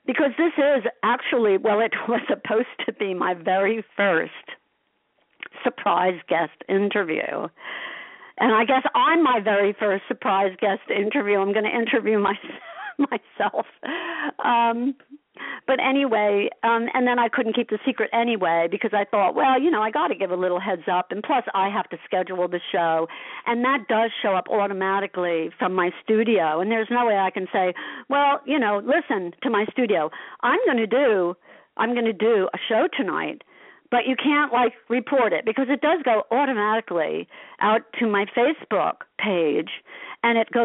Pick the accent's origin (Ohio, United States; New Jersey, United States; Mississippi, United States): New Jersey, United States; Asbury Park; I'm currently working on a documentary of growing up in Asbury Park during the 60s and all about the music scene.